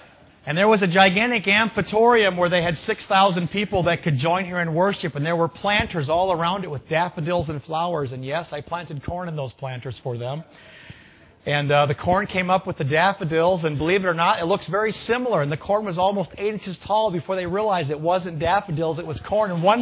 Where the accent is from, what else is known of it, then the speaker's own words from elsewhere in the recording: Pennsylvania, United States; also born or lived in Minnesota, United States; when we lived in Minnesota, I grew up in Pennsylvania, we lived in Minnesota